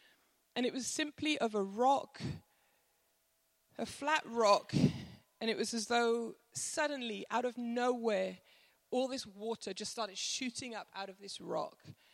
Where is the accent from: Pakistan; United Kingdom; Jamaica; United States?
United Kingdom; Wales; So there's me, I'm Welsh